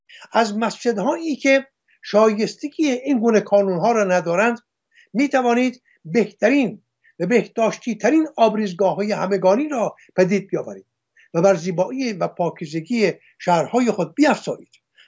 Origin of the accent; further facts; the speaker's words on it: Iran; ما ایرانی هستیم. ما گرانبهاترین گنجینه‌های فرهنگ جهان را در گنجینه خود داریم